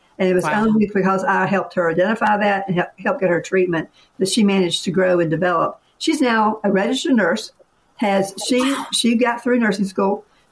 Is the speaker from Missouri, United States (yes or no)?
no; Henry, Virginia, United States; I was raised in Southwest Virginia, close to where you guys are, in a little place called Henry, Virginia, Franklin County, Moonshine Capital of the World.